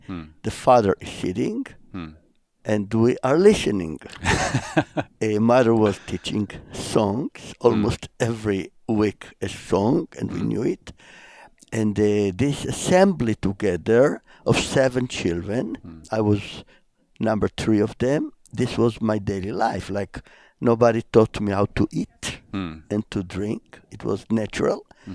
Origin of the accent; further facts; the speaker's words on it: Jerusalem, Jerusalem District, Israel; English is a second language; I was grown in Jerusalem. I was born in Jerusalem. More than 71 years ago, and to a father, mother, which were already Jewish believers from Bulgaria.